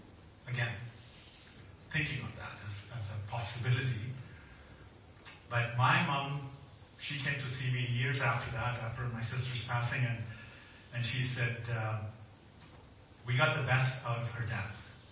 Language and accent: English; Pakistan; now in Canada; growing up in Pakistan, you're molded to be a Christian.